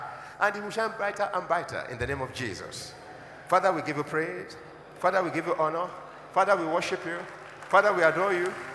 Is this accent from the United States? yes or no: no; Nigeria; I have no regret that I'm a man. I have no regret that I'm a Nigerian.